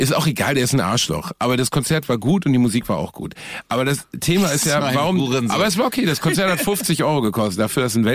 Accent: Gelsenkirchen, North Rhine-Westphalia, Germany; ein Reisebüro in Gelsenkirchen-Rotthausen, wo ich herkomme.

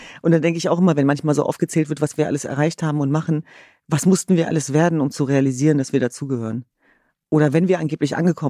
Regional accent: Hanover, Lower Saxony, Germany; denn ich bin ja vor allem eins, Norddeutsch und Hannoveranerin.

